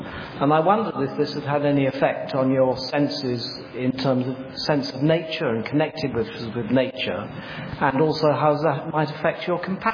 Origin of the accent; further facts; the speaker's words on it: Perth, Western Australia, Australia; I'm from Perth.